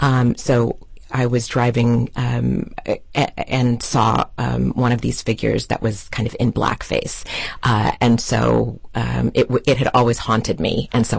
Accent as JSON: {"language": "English", "region": "New Jersey", "country": "United States", "tie": "born or raised there", "also_born_or_lived": "New York / Connecticut / Atlanta / Philadelphia", "said": "So I lived in New Jersey. That was my first thought, that I grew up in New Jersey, but I was born in New York, and I lived in Connecticut, and I lived in Atlanta for a year."}